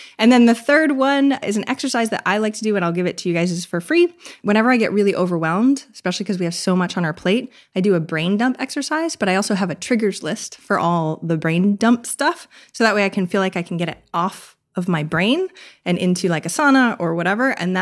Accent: Maine, United States; Like literally, I'm from Maine. I knew zero millionaires to begin with.

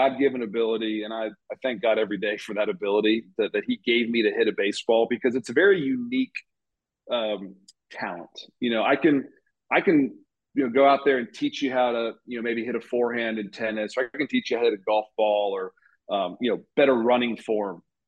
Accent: Baltimore, Maryland, United States; I grew up in Baltimore. Eddie Murray was my guy.

